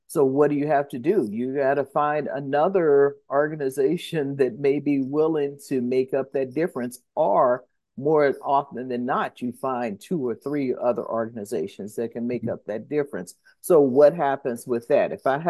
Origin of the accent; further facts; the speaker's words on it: St. Louis, Missouri, United States; one of the reasons why I wanted to come back to St. Louis is because I'm from St. Louis.